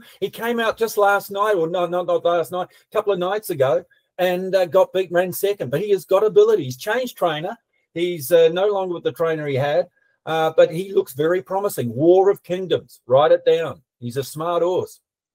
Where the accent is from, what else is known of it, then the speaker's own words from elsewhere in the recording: South Africa; accent: South African; excuse my South African accent